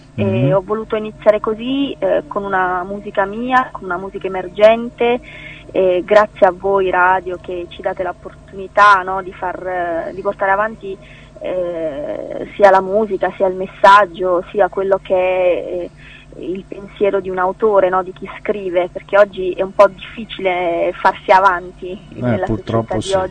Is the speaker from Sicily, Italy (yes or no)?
no; Basilicata, Italy; io sono originaria della Basilicata, e quindi eravamo un po' in giro per la Basilicata, Calabria, Puglia, un po' il sud Italia.